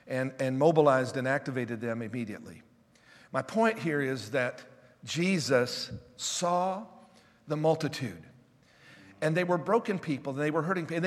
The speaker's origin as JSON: {"language": "English", "country": "United States", "said": "I'm an American, and I want to vote."}